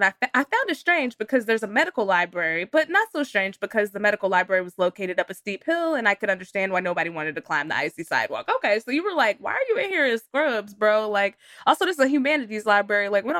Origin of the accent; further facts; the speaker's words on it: Texas, United States; I'm from Texas, so We have those.